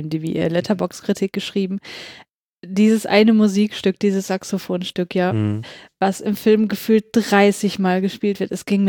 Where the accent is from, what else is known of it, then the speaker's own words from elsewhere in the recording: Hamburg, Germany; Ich komme aus Hamburg